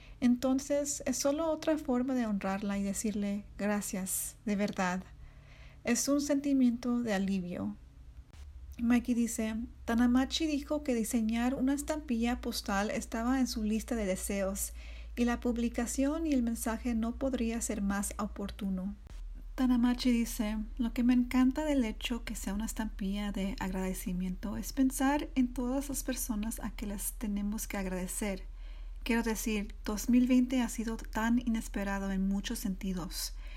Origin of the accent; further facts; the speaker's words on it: Santa Monica, California, United States; soy violinista y compositor basado en Los Ángeles. Tengo 26 años y he vivido en Los Ángeles toda mi vida. Crecí en Santa Mónica y asistí a UCLA donde estudié el violín y composición musical.